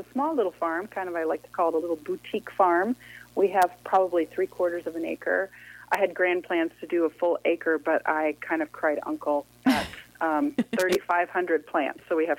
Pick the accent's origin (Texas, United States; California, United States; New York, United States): Texas, United States; Dallas; Well, I grew up in Dallas, Texas.